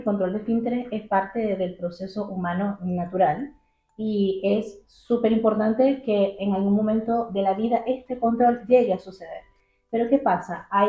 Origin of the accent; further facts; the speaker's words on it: Venezuela; moved away as an adult; now in Santiago, Chile; yo soy pediatra venezolana y todos mis estudios y toda mi formación la realicé en Venezuela. Pero llegué a Chile en el 2019